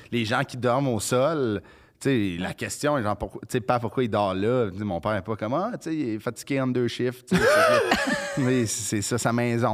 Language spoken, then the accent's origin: French; Quebec, Canada; Mais nous, on vient de la Rive-Nord.